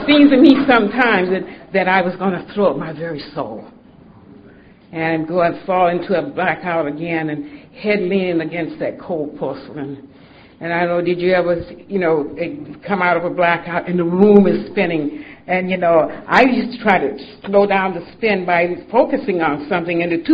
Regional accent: Atlanta, Georgia, United States; I grew up in Atlanta. I was born in Grady Hospital in Atlanta, Georgia.

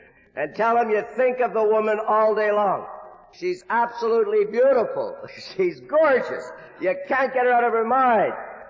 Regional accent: Montreal, Quebec, Canada; And I grew up in Montreal, Canada

